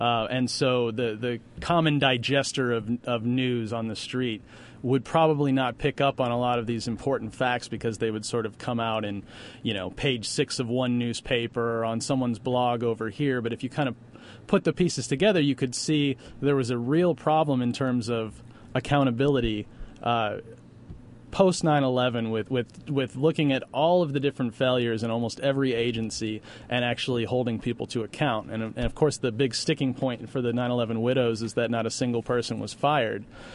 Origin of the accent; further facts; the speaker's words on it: Chicago, Illinois, United States; I'm originally from Chicago.